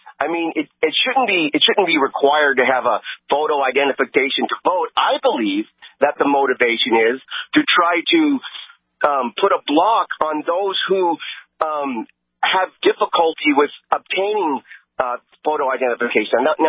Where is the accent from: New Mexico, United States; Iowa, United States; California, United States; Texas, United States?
California, United States; San Diego; And I'm actually from San Diego